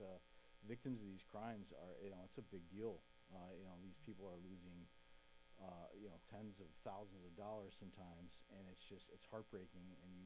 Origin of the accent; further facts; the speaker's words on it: Racine, Wisconsin, United States; I am from Racine, born and raised in Racine.